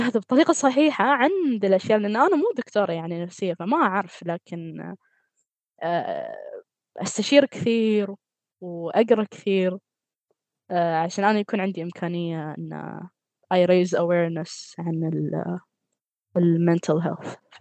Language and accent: Arabic; Qatar